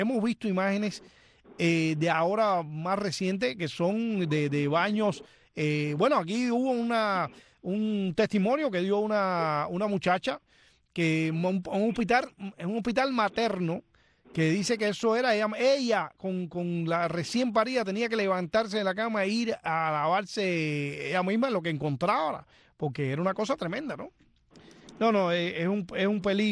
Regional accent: Cuba; moved away as an adult; estando yo en Cuba, estoy hablando de hace 25 años que salí yo de Cuba

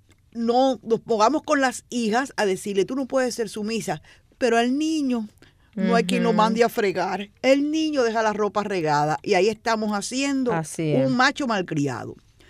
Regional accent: Cuba; como decimos cubanos

